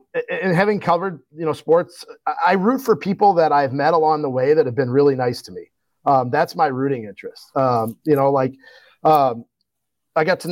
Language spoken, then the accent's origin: English; Chicago, Illinois, United States; And just like growing up in Chicago, I mean, what good college, I grew up in the 70s and 80s in Chicago.